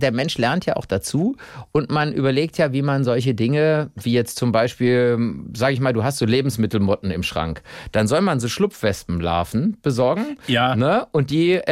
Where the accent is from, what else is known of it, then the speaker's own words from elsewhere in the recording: Rhineland, Germany; Also ich finde aber jetzt so als Rheinländer ist natürlich auch so Milchschlammschulter